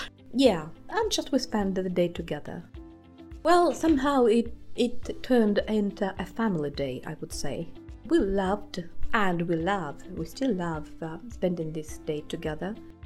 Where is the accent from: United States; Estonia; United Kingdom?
Estonia; English is a second language; I'm from Estonia.